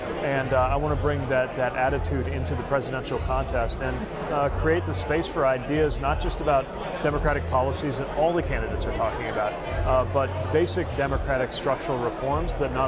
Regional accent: Indiana, United States; I grew up in Indiana and I'm gay.

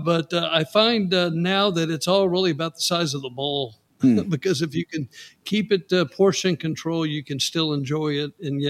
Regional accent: San Antonio, Texas, United States; I grew up in San Antonio, and we still didn't have it in San Antonio.

